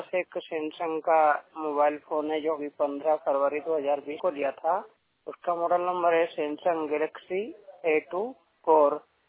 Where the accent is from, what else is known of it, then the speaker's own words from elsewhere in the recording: Biaora, Madhya Pradesh, India; ग्राम पंचायत खजुरिया तहसील ब्यावरा जिला अजगढ़ मध्य प्रदेश का निवासी हूँ।